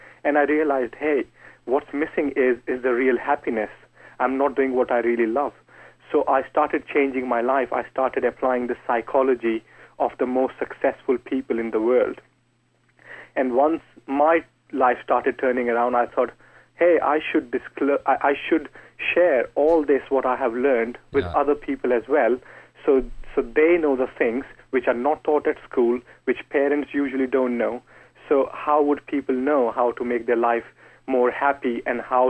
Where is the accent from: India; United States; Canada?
India; I grew up in India, and it was like an environment of poverty where basic necessities were a problem.